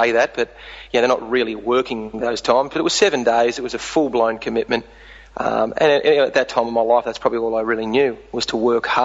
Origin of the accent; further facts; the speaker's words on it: Brisbane, Queensland, Australia; I grew up in Brisbane with my folks, and at about 16 years old, really came to the conclusion that school wasn't a good match for me at that time.